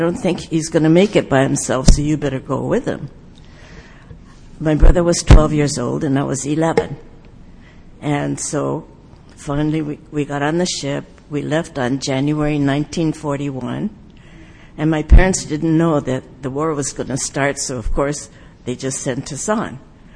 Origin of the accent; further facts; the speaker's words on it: Seattle, Washington, United States; born there; I was born in Seattle. I went to school through sixth grade